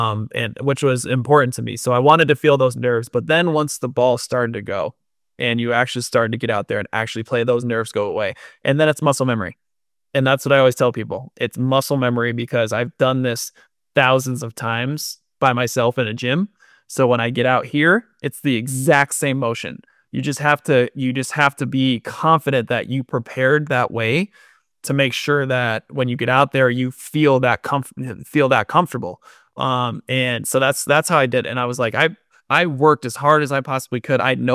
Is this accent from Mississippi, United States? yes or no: no; New York, United States; I grew up in New York. All right, right. New York all the way.